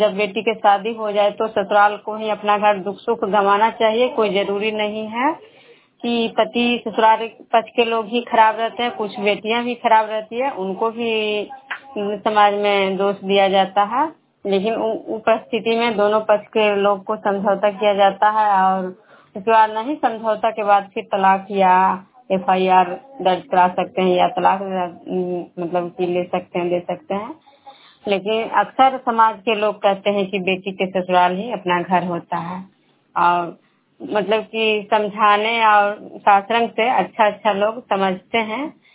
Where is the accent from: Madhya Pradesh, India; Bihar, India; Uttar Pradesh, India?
Bihar, India; Khajra; मैं बिष्णुपुर ग्राम खजरा पंचायत नालंदा जिला नौसा प्रखंड के निवासी हूँ।